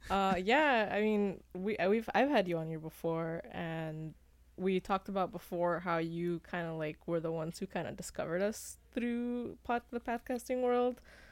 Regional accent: Chihuahua, Mexico; accent: Chihuahua; that's my own personal accent from Chihuahua.

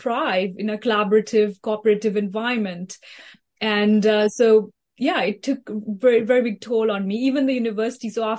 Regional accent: India; moved away; I moved from India 20 plus years ago, and I found myself working in the corporate world

